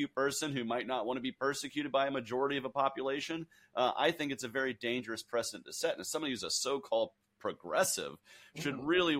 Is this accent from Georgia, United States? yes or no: yes; Georgia, United States; And, you know, I'm from Georgia, man. I'm from the cradle of the civil rights movement.